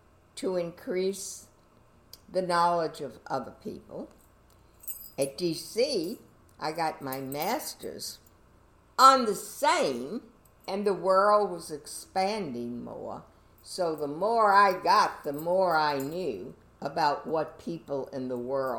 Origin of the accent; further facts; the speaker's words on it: New Orleans, Louisiana, United States; born there; I was born in New Orleans, Louisiana. I am a product of probably more, but I'll just give what we did research on, and that is 9 generations in New Orleans.